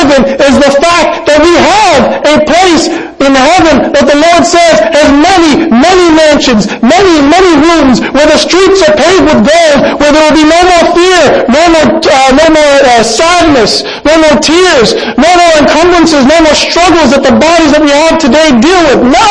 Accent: South India, India; I'm South Indian, and I come from a culture where they spend a lot of time in the churches to teach the Word of God

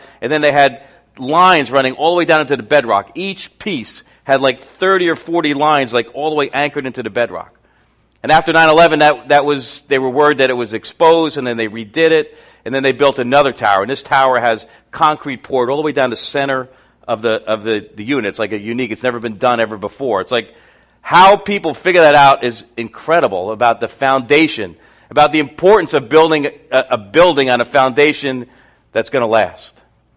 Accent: New York, United States; obviously, we're from New York, so 9/11 was more real to us than other places.

